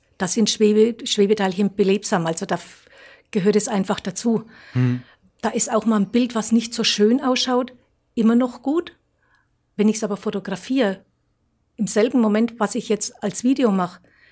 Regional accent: Bavaria, Germany; born there; now in Goldkronach, Germany; Also gebürtig bin ich Unterfranke.

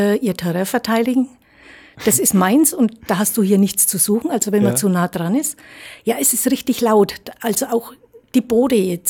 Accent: Goldkronach, Bavaria, Germany; ich komme aus Goldkronach, bin verheiratet

